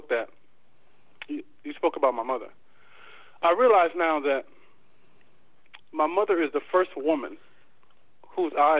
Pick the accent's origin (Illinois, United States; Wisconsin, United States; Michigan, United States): Illinois, United States; Chicago; I grew up in Chicago while my father lived in Columbus.